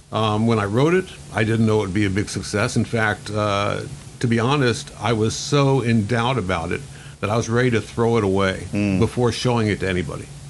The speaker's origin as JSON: {"language": "English", "town": "Tampa", "region": "Florida", "country": "United States", "tie": "born or raised there", "said": "I was born in Tampa. My father was born in Tampa, where some of the few who have been born here and didn't move here from somewhere else. I went to local schools, Plant High School"}